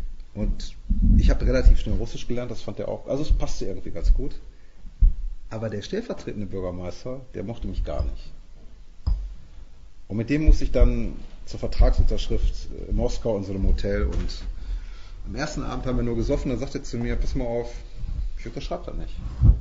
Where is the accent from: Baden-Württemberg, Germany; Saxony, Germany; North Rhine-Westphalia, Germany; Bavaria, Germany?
North Rhine-Westphalia, Germany; Cologne; also wir sind Kölner, das hatte ich nicht gesagt